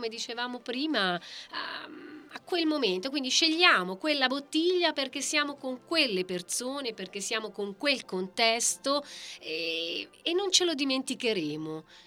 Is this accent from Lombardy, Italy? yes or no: no; Tuscany, Italy; E che noi siamo toscani e che quindi dobbiamo sapere.